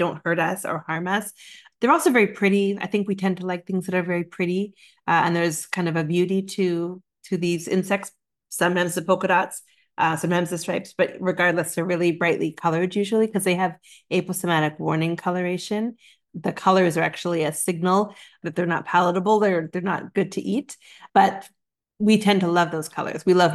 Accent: Canada; now in United States; I'm originally from Canada also, so I am a Canadian and I'm living here in the United States.

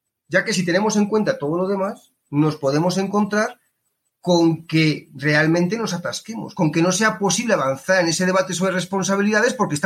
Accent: Spain; now in Colombia; yo vengo de España, estamos en Colombia

